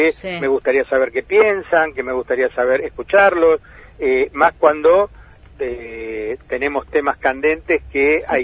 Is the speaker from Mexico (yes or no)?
no; Pilar, Buenos Aires Province, Argentina; also born or lived in San Isidro; No, yo vengo de Pilar, nací en San Isidro.